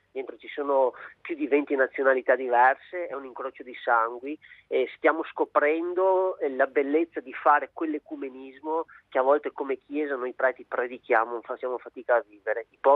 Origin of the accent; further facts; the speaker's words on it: Veneto, Italy; Ma l'augurio è imbarazzante pronunciarlo da un veneto che è stato emigrante e oggi si dimentica di questa sua condizione.